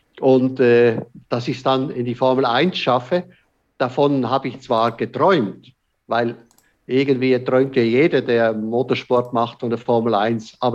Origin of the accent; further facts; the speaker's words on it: Switzerland; Das heißt, wir zwei Schweizer haben uns Englisch unterhalten